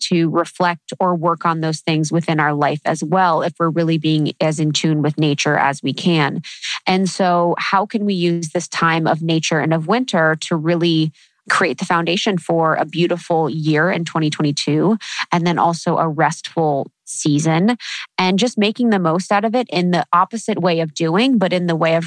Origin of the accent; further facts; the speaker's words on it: Midwest, United States; now in New York, United States; living in the Midwest, growing up in the Midwest